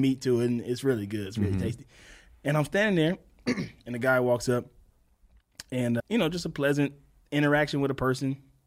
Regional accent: Mississippi, United States; I'm from Mississippi.

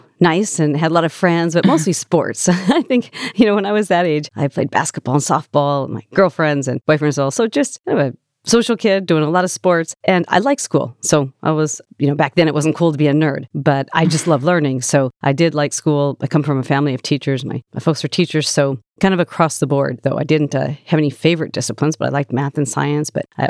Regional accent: Montana, United States; Because again, growing up in Montana, we have beautiful skies at night. You can see the stars.

